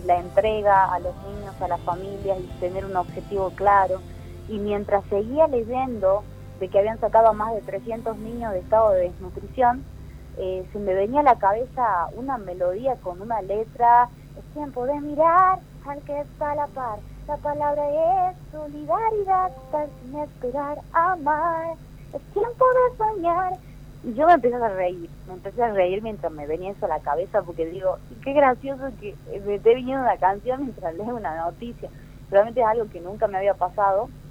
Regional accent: Salta, Argentina; soy salteña y desde muy chiquita como que me empezó a interesar

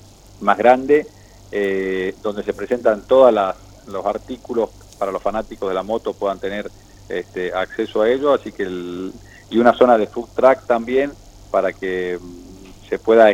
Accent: Argentina; somos los argentinos

